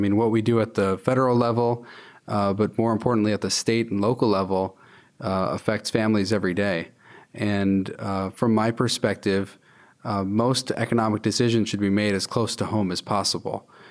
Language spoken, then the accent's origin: English; Grand Rapids, Michigan, United States; I'm from the Grand Rapids area.